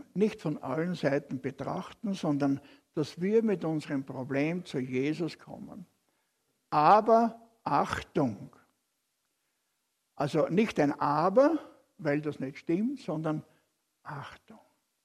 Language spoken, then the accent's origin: German; Austria; So werde ich als Österreicher sowieso kaum mit dem amerikanischen Präsidenten sprechen können.